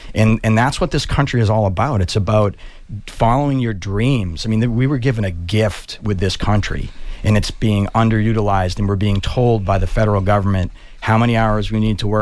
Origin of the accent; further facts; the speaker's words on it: Massachusetts, United States; Growing up on the South Shore has its own feel.